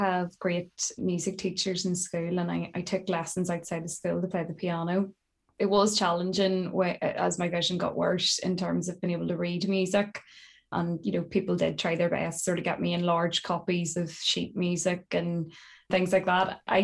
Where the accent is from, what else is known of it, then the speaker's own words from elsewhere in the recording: Pomeroy, Northern Ireland, United Kingdom; accent: a bit of a mix, a lot of Tyrone; now in Belfast, United Kingdom; There's definitely a lot of Tyrone in there, as you'd expect, being a Pomeroy native from the small village of Pomeroy.